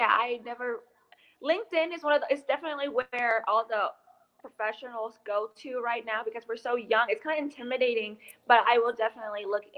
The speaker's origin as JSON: {"language": "English", "town": "Chandler", "region": "Arizona", "country": "United States", "said": "I'm from Chandler, Arizona."}